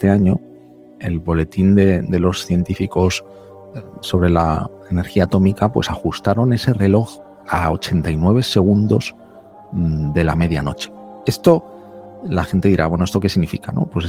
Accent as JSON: {"language": "Spanish", "country": "Spain", "moved": "yes", "lives_now": "United States", "said": "yo soy español de pro, aunque vivo fuera, y por vivir donde vivo, si quieres empezamos por donde tengo la residencia actual, que es en Estados Unidos."}